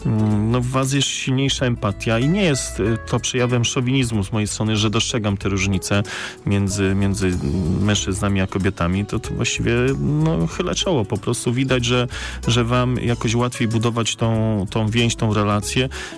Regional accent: Poznań, Greater Poland Voivodeship, Poland; bo też jestem poznaniakiem z krwi i kości

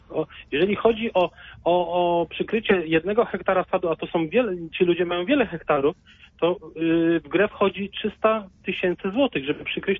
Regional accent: Greater Poland Voivodeship, Poland; Akurat pochodzę z rejonu, gdzie jest chyba największe zagłębie sadów w Wielkopolsce.

